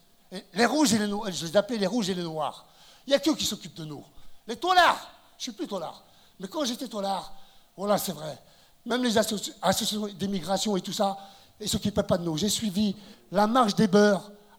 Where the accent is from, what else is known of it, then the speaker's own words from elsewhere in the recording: France; born there; malgré que je suis né en France, malgré que j'ai appris le lièvre et la tortue, le renard et le corbeau, malgré que je parle pas l'arabe, malgré que je parle Chetar al-Kabil